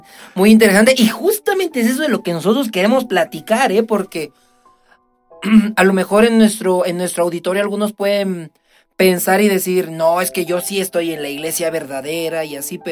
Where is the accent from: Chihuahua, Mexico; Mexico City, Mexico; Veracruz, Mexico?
Veracruz, Mexico; de Veracruz, de donde yo soy, y pues es playita, y allá sí es calorcito